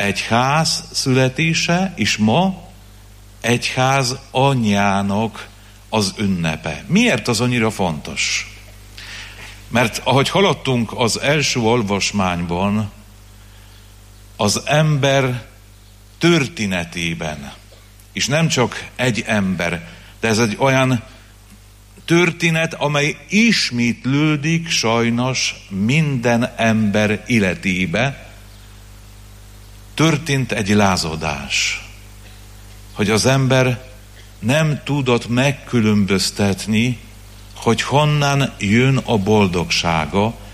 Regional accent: Poland; Hungarian is a second language; Én pedig Lengyelországból jöttem.

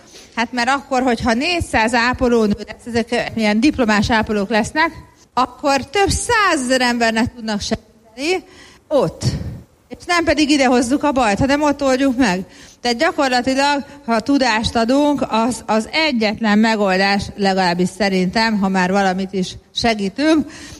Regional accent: Nigeria; Hungarian is a second language; ha én nigériai vagyok

